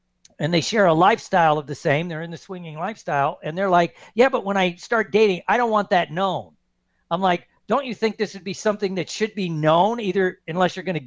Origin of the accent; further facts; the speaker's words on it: Indiana, United States; yeah, I'm from Indiana. Men are men, and sheep are nervous.